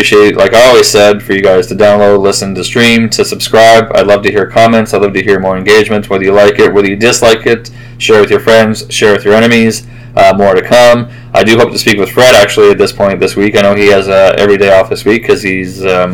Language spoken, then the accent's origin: English; Canada; I am Canadian, but I do not enjoy sitting in a cold.